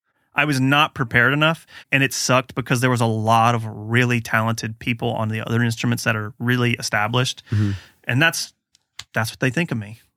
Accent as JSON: {"language": "English", "region": "Georgia", "country": "United States", "tie": "born or raised there", "said": "Because, I don't know, I mean, while I grew up outside of Athens, I mean, Athens is not a big town."}